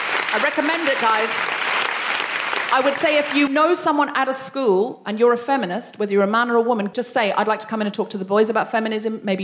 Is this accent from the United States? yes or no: no; Australia; I was from Australia